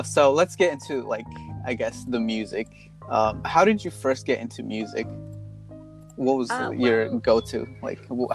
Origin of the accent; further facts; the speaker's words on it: New Jersey, United States; now in Columbus, United States; I'm almost the same way, because I was from, I'm from New Jersey, but then I came to Ohio, so mostly, like, same reason.